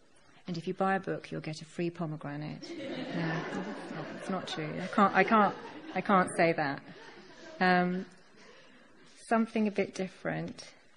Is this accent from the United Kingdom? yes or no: no; India; I'm an Indian poet, and I sort of sometimes feel that there's an obligation that you have if you're from a particular place to write about particular things